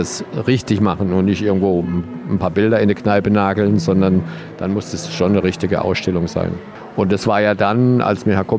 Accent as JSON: {"language": "German", "town": "Freiburg", "region": "Baden-Württemberg", "country": "Germany", "tie": "born or raised there", "said": "weil ich komme ja immerhin aus der Gegend, bin ja gebürtiger Freiburger, wie ich schon sagte."}